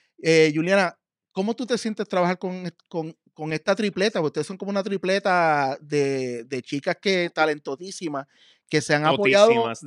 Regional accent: Puerto Rico; nos pasa mucho como puertorriqueños que nos tienen que invalidar en otro lugar para que después digan que nosotros somos buenos.

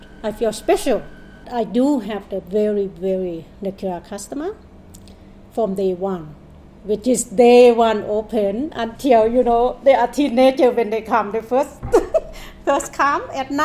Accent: Laos; English is a second language; So we are from Laos. I am from Laos. Me and my sisters are from Laos.

